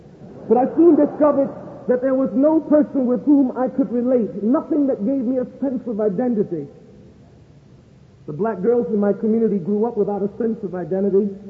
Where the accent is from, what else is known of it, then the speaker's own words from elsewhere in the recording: New York City, New York, United States; One of the great tragedies that I faced as a young person growing up in Harlem was trying to find out who in the world I was.